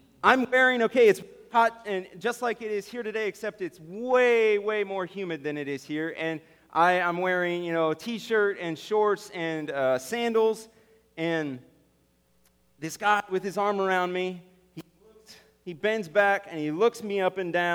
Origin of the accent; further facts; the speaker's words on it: Indiana, United States; I grew up in Indiana. Born and raised there, went to Anderson University